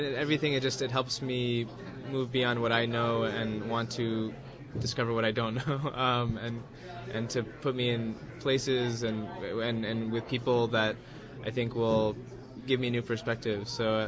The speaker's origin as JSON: {"language": "English", "town": "Plainfield", "region": "Indiana", "country": "United States", "tie": "born or raised there", "also_born_or_lived": "Bloomington", "said": "I was born in Bloomington while my dad was doing his PhD there. I grew up just outside Indianapolis in Plainfield"}